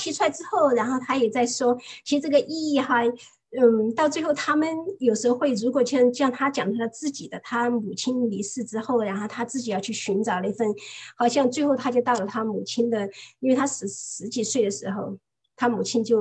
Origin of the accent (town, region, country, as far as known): China